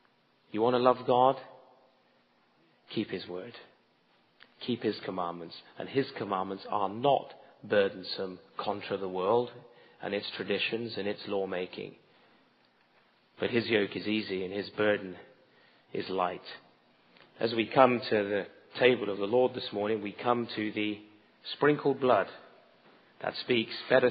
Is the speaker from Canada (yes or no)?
no; England, United Kingdom; I'm from England. I see it there. I see it here.